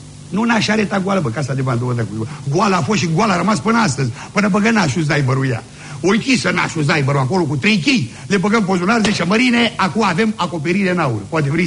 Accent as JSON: {"language": "Romanian", "town": "Băilești", "region": "Dolj", "country": "Romania", "said": "Bă, zic, eu nu sunt de aici. De ce, de unde ești? Bă, zic, la Băilești."}